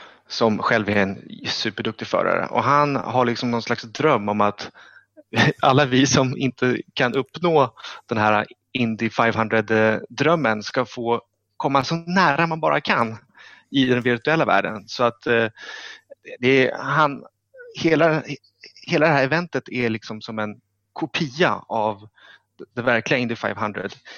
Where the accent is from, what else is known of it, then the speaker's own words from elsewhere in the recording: Stockholm, Stockholm County, Sweden; Jag är från Stockholm.